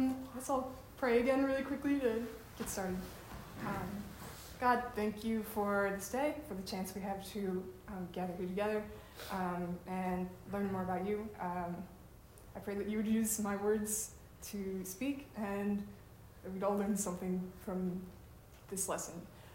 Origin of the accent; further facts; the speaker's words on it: Wheaton, Illinois, United States; I'm from Wheaton, Illinois, which is a suburb of Chicago.